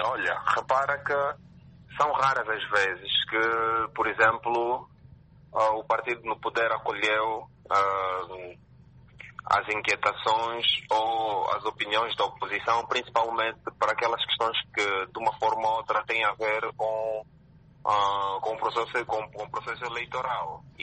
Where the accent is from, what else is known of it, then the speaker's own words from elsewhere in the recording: Angola; Nós precisamos conversar muito como angolanos